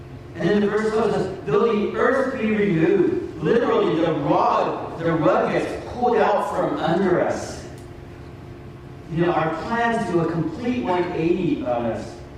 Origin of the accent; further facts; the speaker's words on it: Taiwan; now in United States; I'm from Taiwan originally